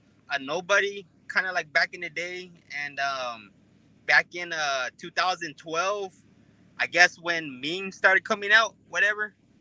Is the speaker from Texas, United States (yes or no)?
yes; Texas, United States; I used to work there a couple of years ago, but I'm back in my hometown area, South Texas.